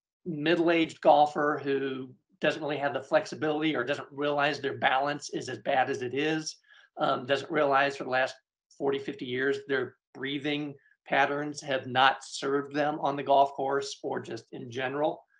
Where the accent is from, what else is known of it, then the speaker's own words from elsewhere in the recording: Nebraska, United States; And I grew up in Nebraska. It was just a good fit for me.